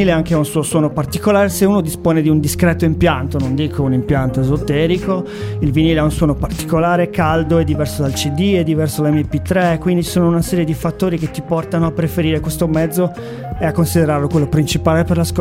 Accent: Sardinia, Italy; io sono sardo, studiato qui a Cagliari.

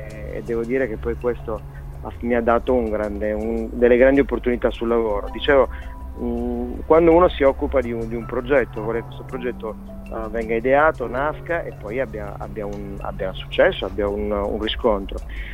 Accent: Cagliari, Sardinia, Italy; moved away as an adult; Sono un caglianitaro da esport, mi considero questo. Sono un sardo d'esportazione.

